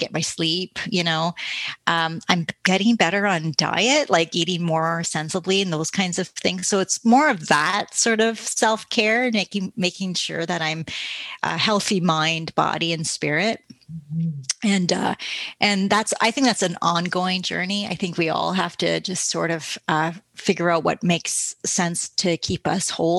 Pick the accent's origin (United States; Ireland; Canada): Canada; Ontario; I was brought back to being a kid in my hometown. I grew up in Northern Ontario. And so I grew up in a community that wasn't affluent. Everybody's like working class, and it was a big community of French Canadian, Indigenous, and people like myself.